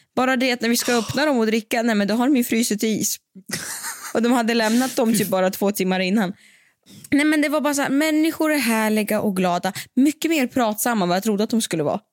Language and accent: Swedish; Siberia, Russia; now in Sweden; det faktum att jag är från Sibirien. Det här är liksom, det ligger i mitt blod och natur att klara mig vid extremväder.